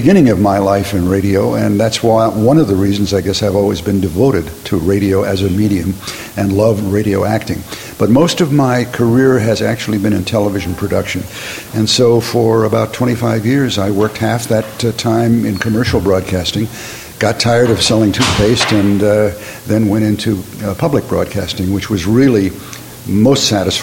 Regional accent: New York, United States; Yeah, 1945, I was born and raised in New York.

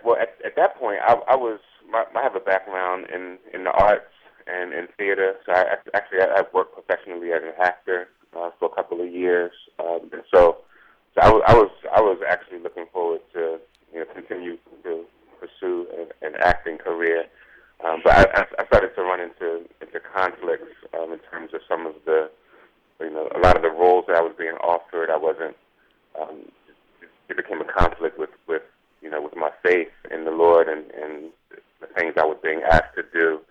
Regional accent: Philadelphia, Pennsylvania, United States; Yeah, I'm born and raised in Philly.

